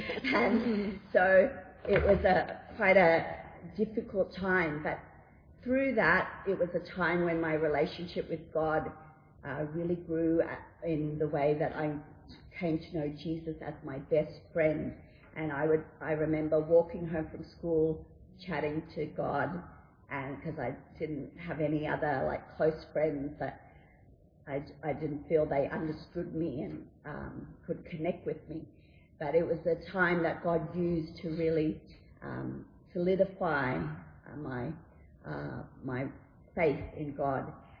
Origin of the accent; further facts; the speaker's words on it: Papua New Guinea; So I was born in 1974 in Papua New Guinea. And growing up in Papua New Guinea, I had friends from many different countries.